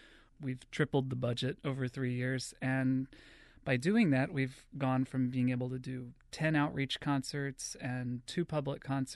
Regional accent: New Orleans, Louisiana, United States; also born or lived in Baton Rouge; Both my parents are ministers, and growing up in New Orleans and Baton Rouge, very often after school, what I would do is go to hospitals and nursing homes with my parents.

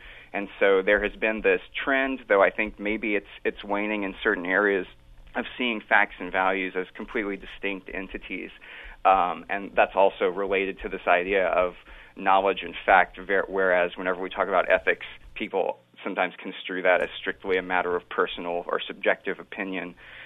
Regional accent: Louisiana, United States; So I actually got interested in the ethics of invasive species management growing up in South Louisiana, being in areas that were largely surrounded by invasive species such as nutria

